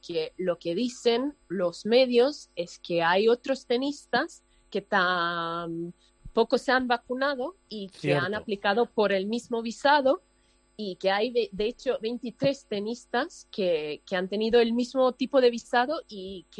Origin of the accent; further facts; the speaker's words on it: Serbia; now in Madrid, Spain; vivo en Madrid hace unos años, pero sí, soy de Serbia